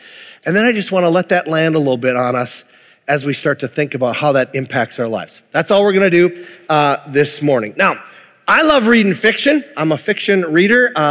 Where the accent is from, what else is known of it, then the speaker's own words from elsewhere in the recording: Minnesota, United States; because I'm a Minnesotan and because it's the way my father raised me